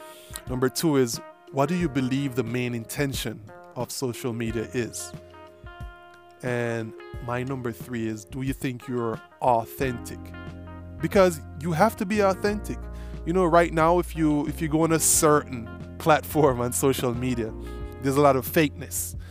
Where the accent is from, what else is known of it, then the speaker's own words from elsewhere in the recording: Montego Bay, Saint James, Jamaica; I remember when I was growing up, we had pen pals, and I grew up in Montego Bay, Jamaica. Jamaica, I come from, yeah, man.